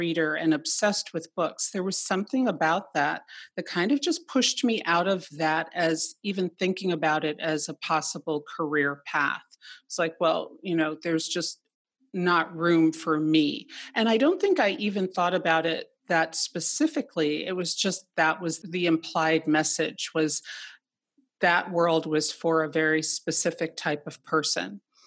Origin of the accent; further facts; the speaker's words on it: New York City, New York, United States; I grew up in New York City, and I grew up with friends whose parents were in the publishing world.